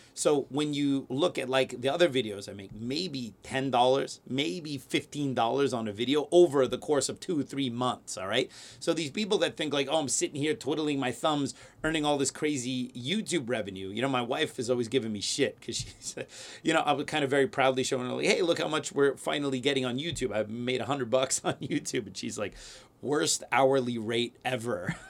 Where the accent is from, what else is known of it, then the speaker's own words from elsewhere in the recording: New York, United States; So I'm still a New Yorker. I might have property in Florida, but I am not a Florida man.